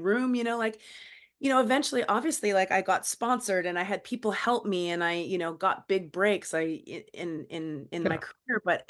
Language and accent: English; Canada; I'm 19, 20 years old. I have no money. I'm Canadian. I'm living in Vancouver across the other side of a different country.